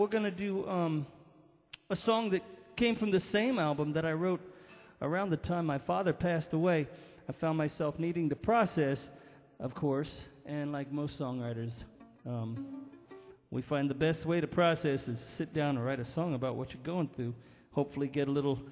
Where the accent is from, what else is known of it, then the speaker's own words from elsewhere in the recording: Pleasanton, California, United States; And being that I grew up in Pleasanton, California, I didn't see too many banjos live in person.